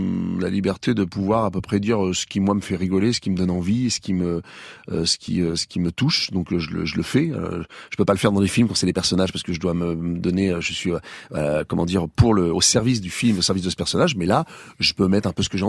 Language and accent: French; Rouen, Normandy, France; moi, quand j'étais gosse, je n'avais pas la VO. Je viens de Rouen